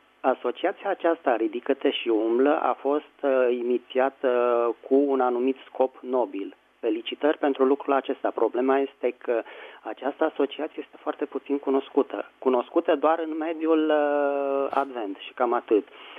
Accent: Bucharest, Romania; din București.

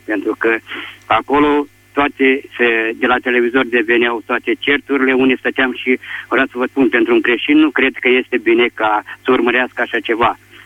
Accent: Iași, Iași County, Romania; Sunt din Iași și am fost privat de libertate 26 de ani

